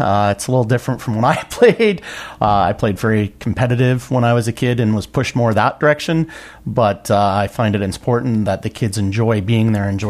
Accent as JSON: {"language": "English", "town": "Delhi", "region": "Ontario", "country": "Canada", "tie": "born or raised there", "said": "I've been in the community since, 1975 when I was born in the area. So born and raised in Delhi, just outside of near Windham Center."}